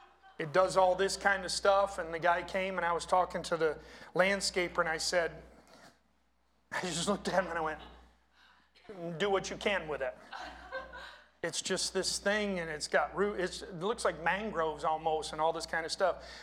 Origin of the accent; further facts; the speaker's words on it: Panama City, Florida, United States; born there; I was born in Florida. I was born in Panama City, Florida. That is on the Gulf of America side.